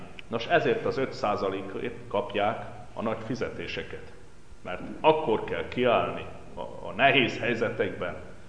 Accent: Brașov County, Romania; Én egy olyan helyen nőttem fel, Brassó megyében. Emlékszem, gyerekkoromban 3 Esztena volt a mi falunk határában.

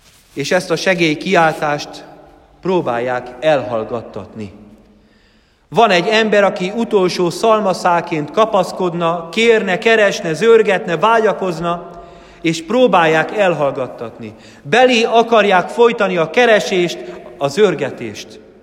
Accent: Budapest, Hungary; Talán lehet, hogy sokan nem tudják, de Pesten születtem, és ott is nőttem föl.

